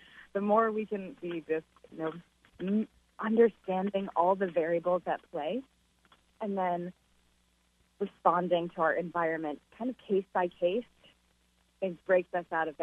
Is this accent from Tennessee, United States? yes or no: no; New York, United States; Even though I grew up here in the Finger Lakes, I spent over a decade not here, working on other farms, growing organic seed before moving back and starting Fruition in 2012.